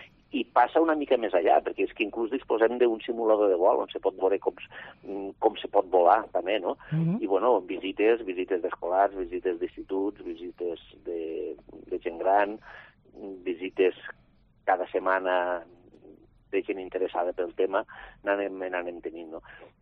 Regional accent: La Sénia, Catalonia, Spain; sí que està fora de la Sénia, però som de la Sénia també

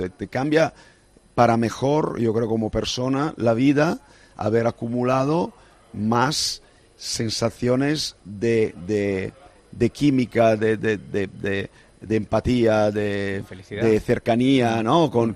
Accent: Brescia, Lombardy, Italy; Spanish is a second language; also born or lived in Marbella, Spain; cuando me dicen, yo soy de Brescia y soy de Marbella. Ese es esos son mis sentimientos de pertenecer.

